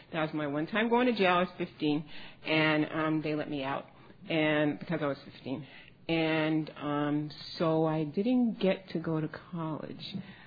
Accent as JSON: {"language": "English", "town": "Woodside", "region": "New York", "country": "United States", "tie": "born or raised there", "said": "anybody here from New York, I grew up in Woodside, in the Woodside Projects, and I was 5 years old"}